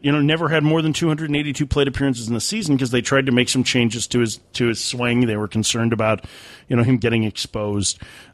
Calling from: New Zealand; I'm writing from New Zealand, where baseball has yet to really take off, but where softball and the somewhat comparable game of cricket are both very much a part of growing up and playing sport.

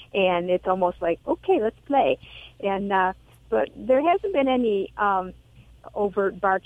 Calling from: Beverly Hills, Michigan, United States; I am calling from Beverly Hills, Michigan.

